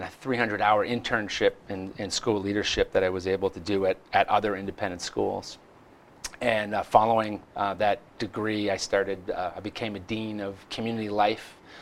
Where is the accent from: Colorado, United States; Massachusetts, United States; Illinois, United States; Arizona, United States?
Massachusetts, United States; Worcester; So I'm from Worcester.